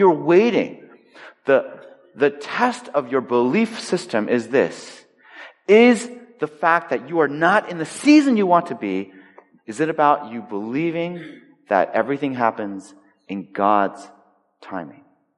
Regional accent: Los Angeles, California, United States; I just think they're jealous that I grew up in Los Angeles.

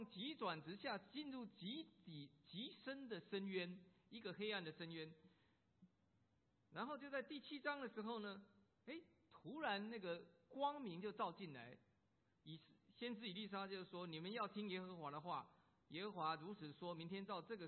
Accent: United States; 你知道我们在美国长大的，在美国待久了，我们从来没种过田了

